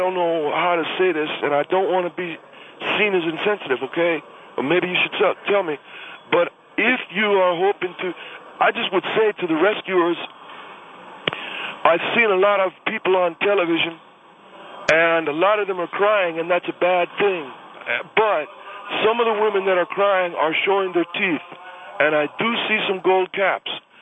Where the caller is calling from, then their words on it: Los Angeles, California, United States; I'm calling from the Greyhound bus terminal in downtown L.A. right now.